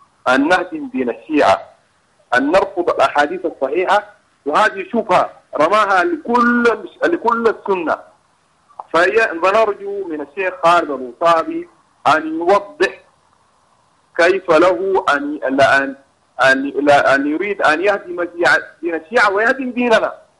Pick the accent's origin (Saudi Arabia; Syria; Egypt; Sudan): Sudan; نحن عندنا في السودان إنه سيأتي المهدي